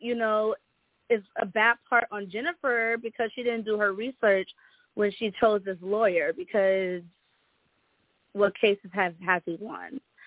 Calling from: Las Vegas, Nevada, United States; So, yes, I'm calling from Vegas.

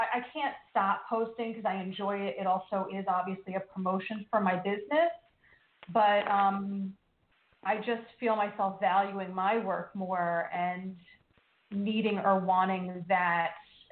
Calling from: United States; So I'm the 716 from New Jersey or New York, you have it listed as.

